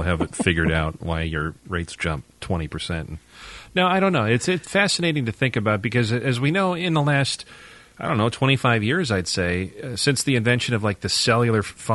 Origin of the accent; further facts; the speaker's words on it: Illinois, United States; And even in high school in the 90s where I grew up in the Chicago suburbs, we used to have a really good vocational program.